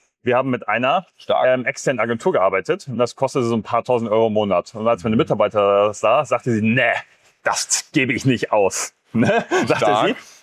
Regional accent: Northern Germany, Germany; ich komme ja aus Norddeutschland auf dem Dorf.

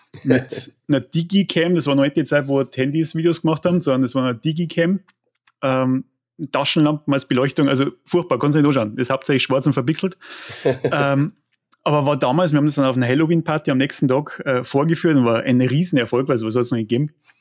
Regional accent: Beratzhausen, Bavaria, Germany; ich bin in Beratzhausen aufgewachsen, Landkreis Ringsburg, wenn es die meisten nicht kennen.

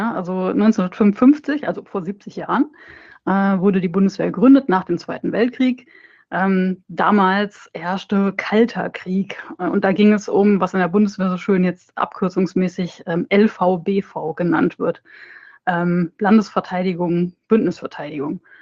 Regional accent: West Germany, Germany; Ne, also ich bin 1983 geboren, da gab es die DDR noch. Und da hört man schon, ich komme aus Westdeutschland

